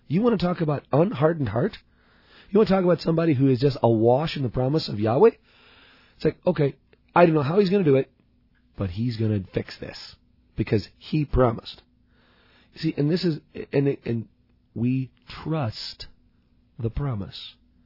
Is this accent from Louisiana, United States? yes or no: no; Illinois, United States; Now, I'm from Illinois, 70 is never legal.